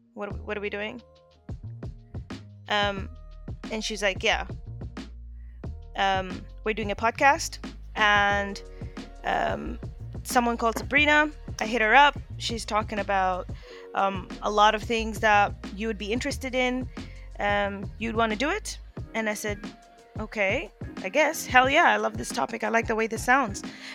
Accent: Dubai, United Arab Emirates; more attached to my Kenyan side, though I love my Tanzanian brothers and sisters. I was born and raised in Dubai.

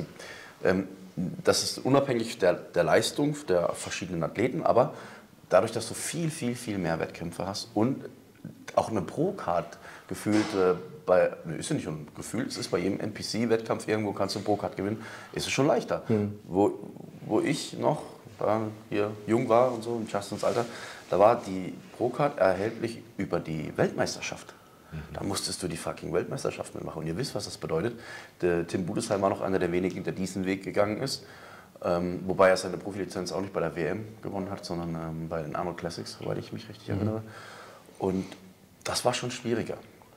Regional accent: Freiburg, Baden-Württemberg, Germany; accent: Baden dialect; Da habe ich noch im Dialekt gesprochen. Ich komme ja aus Freiburg und da haben wir im Badener Dialekt, da habe ich noch im Dialekt gesprochen.

